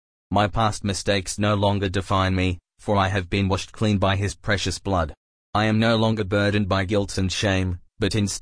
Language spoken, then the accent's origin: English; Australia; I am an Australian man who has been saved by the grace of God.